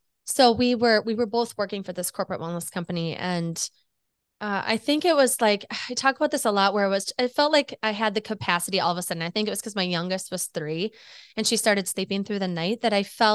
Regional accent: Wisconsin, United States; now in Minnesota; I grew up there. I moved here for school to go to the University of Minnesota

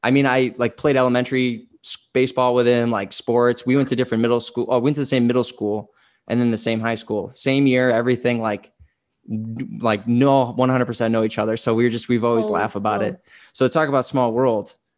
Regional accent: Downers Grove, Illinois, United States; I'm like, dude, I grew up near Naperville.

